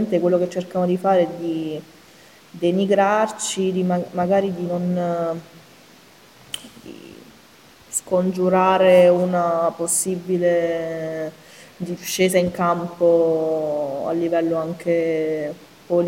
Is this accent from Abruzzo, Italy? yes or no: yes; Abruzzo, Italy; io sono abruzzese